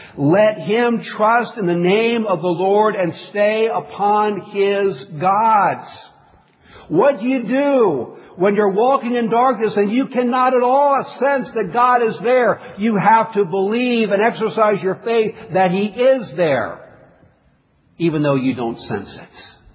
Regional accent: Highlands, Papua New Guinea; When I was a boy, I grew up in Papua New Guinea. My parents were missionaries, and we were up in the highlands over 6,000 feet high.

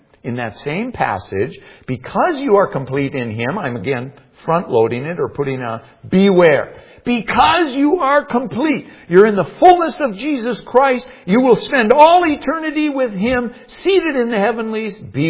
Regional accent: Minnesota, United States; now in Alaska, United States; I orient myself as an American. I orient myself as a male. I orient myself as a Minnesotan or now an Alaskan.

